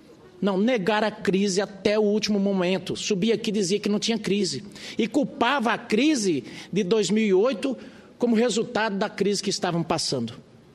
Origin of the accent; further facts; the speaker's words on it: Rondonópolis, Mato Grosso, Brazil; os hospitais que estão lá em Mato Grosso, que estão lá na minha cidade, faltando tudo